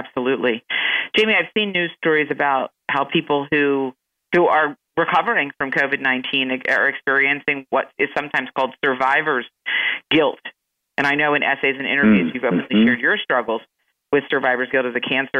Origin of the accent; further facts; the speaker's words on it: Philadelphia, Pennsylvania, United States; I'm from Philadelphia, so I know a thing or two about grit.